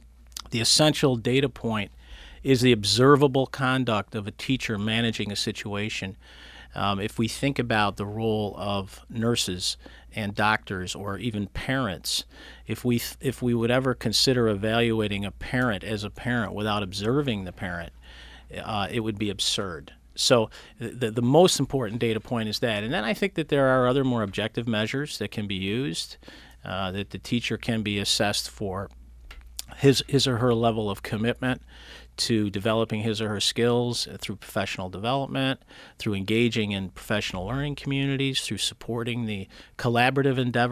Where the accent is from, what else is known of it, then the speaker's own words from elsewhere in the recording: East Rochester, New York, United States; I grew up in East Rochester, so I know the lay of the land very well there and live there now.